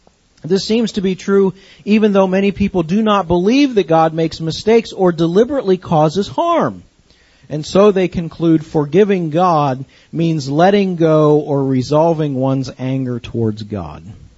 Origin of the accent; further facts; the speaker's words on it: Akron, Ohio, United States; not far from where I grew up in Akron, Ohio.